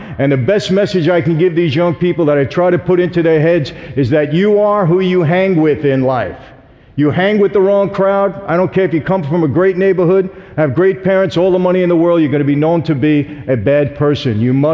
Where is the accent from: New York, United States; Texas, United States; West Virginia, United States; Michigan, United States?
New York, United States; Brooklyn; born there; I was born in Brooklyn, where there are five organized crime, La Cosa Nostra families, mafia families.